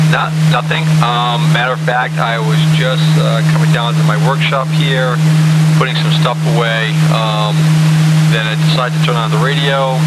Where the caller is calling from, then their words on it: Uncasville, Connecticut, United States; I'm calling from Uncasville.